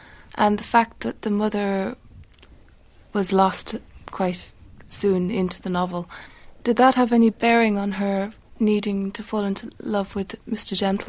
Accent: Sherkin Island, Munster, Ireland; I'm from Sherkin Island in West Cork in Ireland.

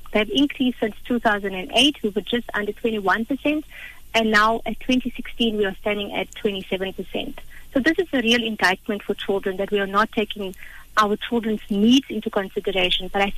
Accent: South Africa; for us as a South African population

